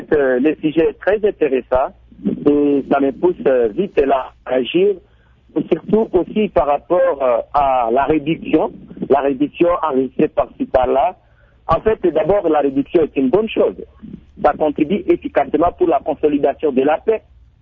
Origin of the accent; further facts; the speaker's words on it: Ituri, DR Congo; chez nous, en Ituri